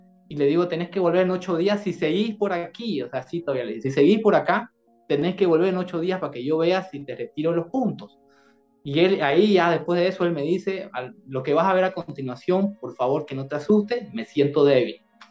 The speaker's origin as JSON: {"language": "Spanish", "country": "Bolivia", "said": "de donde yo vivo en Bolivia, En mi país no existe este tipo de investigación forense o cosas así, no hay eso acá."}